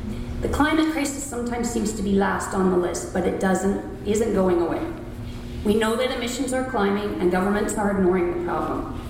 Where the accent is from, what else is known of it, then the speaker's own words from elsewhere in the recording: Alberta, Canada; born there; I was born in Alberta and I learned about rivers there, learned to fall in love with them. I've been defending rivers since I've lived in this community.